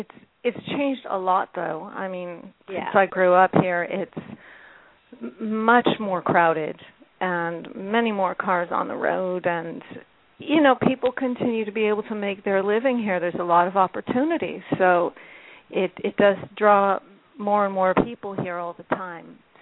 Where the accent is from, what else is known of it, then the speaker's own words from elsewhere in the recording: Beverly Hills, California, United States; Well, I grew up in Beverly Hills, and I had parents that were very solid, you know, came from very working class backgrounds